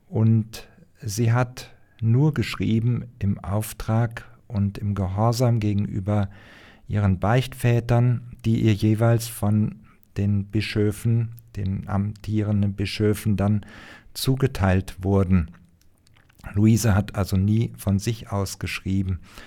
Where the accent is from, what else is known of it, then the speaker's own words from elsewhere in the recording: Germany; ich komme aus Deutschland